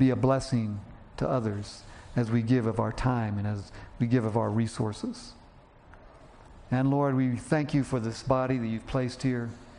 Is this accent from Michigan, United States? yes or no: no; Georgia, United States; I'm from Georgia. You know, we worship Sunday morning, Sunday night, Wednesday night, and sometimes we threw in a Thursday.